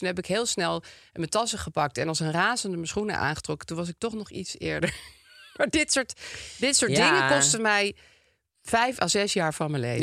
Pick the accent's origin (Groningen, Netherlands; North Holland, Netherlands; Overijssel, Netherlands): North Holland, Netherlands; Amsterdam; want vroeger had je, waar ik opgroeide in Amsterdam-Zuid, gewoon oude vrouwtjes.